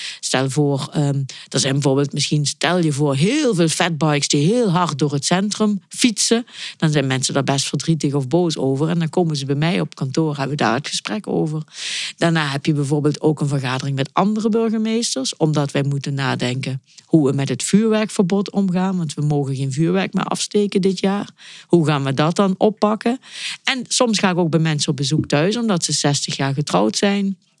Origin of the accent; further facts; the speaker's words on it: Kerkrade, Limburg, Netherlands; En ik ben 53 jaar geleden geboren in Kerkrade. Hier, er was toen nog een ziekenhuis. En ik ben opgegroeid in Nulland, Pleierheide. En ik woon nu, sinds ik burgemeester ben, weer in Kerkrade.